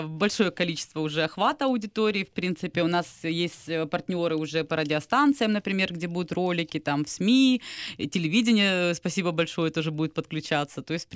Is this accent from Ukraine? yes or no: yes; Kyiv, Ukraine; Я сама киевлянка